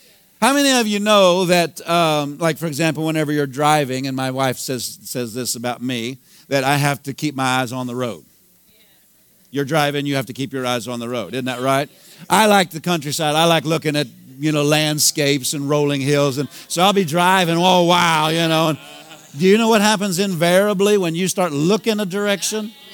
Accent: Pennsylvania, United States; I grew up in Pennsylvania, and there was Amish here too.

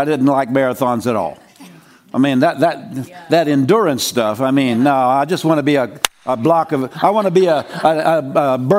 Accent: Pennsylvania, United States; When we grew up in Pennsylvania, we had a neighbor who was Pennsylvania has a lot of apple orchards.

